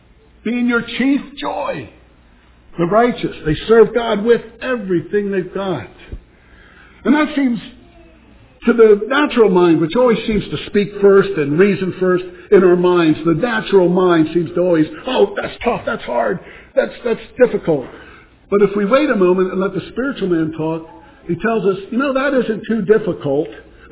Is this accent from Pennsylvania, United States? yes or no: yes; Philadelphia, Pennsylvania, United States; also born or lived in Montana; I was raised in Philadelphia. And I just love, that's why I spent 20 years up in Montana and 10 down here in Iowa.